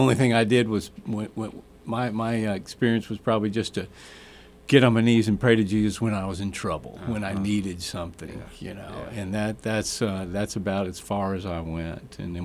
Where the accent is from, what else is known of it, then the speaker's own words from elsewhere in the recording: Atlanta, Georgia, United States; I grew up in Atlanta, you know, as a Catholic, and all my friends were Catholic.